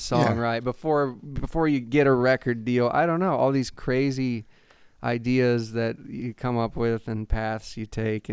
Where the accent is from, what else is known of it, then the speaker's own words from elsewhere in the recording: Taos, New Mexico, United States; now in Los Angeles, United States; Most of the last few years, I've lived in my hometown of Taos, New Mexico. But more recently, I packed up again and moved to Los Angeles.